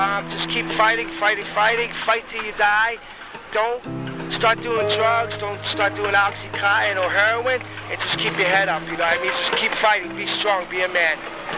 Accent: Sacramento, California, United States; No, I'm actually from Sacramento, California.

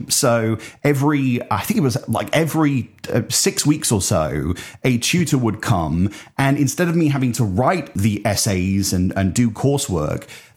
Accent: Mansfield, East Midlands, United Kingdom; because I'm originally from Mansfield in the Nottinghamshire area.

